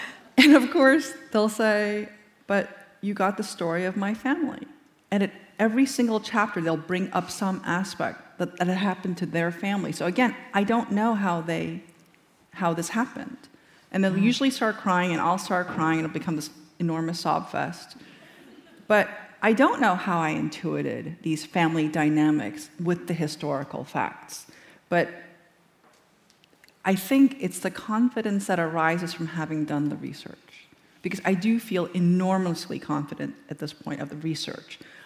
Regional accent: United States; I was terrified of writing this book because I'm Korean American and I was writing about the Korean Japanese.

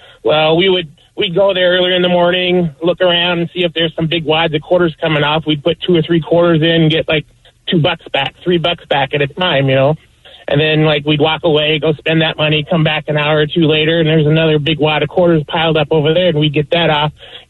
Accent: Elkhorn, Nebraska, United States; So I'm from Nebraska, a small town right outside Omaha, Elkhorn, Nebraska, and I grew up on a farm there

